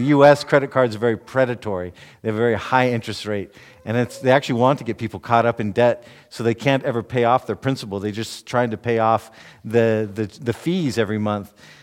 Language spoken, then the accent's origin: English; United States; I'm from the United States, for those of you who don't know